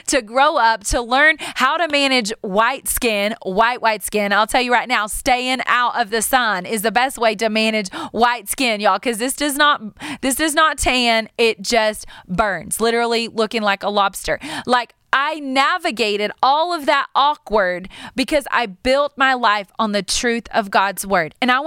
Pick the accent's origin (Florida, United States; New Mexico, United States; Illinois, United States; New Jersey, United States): New Mexico, United States; Hobbs; I was born and raised in Hobbs, New Mexico. I'm surrounded by beautiful Mexicans, y'all.